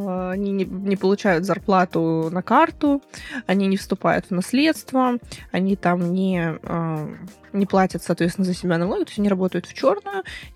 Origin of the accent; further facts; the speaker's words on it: Samara, Samara Oblast, Russia; now in Moscow, Russia; Сейчас я не так давно переехала в Москву, я вообще из Самары, да, то есть я жила в Самаре